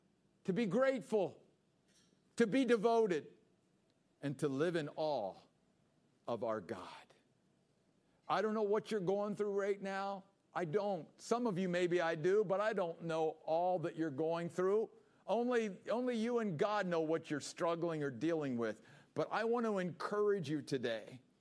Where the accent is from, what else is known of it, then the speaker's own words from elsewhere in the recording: East Coast, United States; now in Gold Canyon, United States; I grew up on the East Coast, and it's not that there weren't some beautiful sunrises and sunsets, but one of the things that has really, you know, is just some of the sunrises and sunsets in Arizona.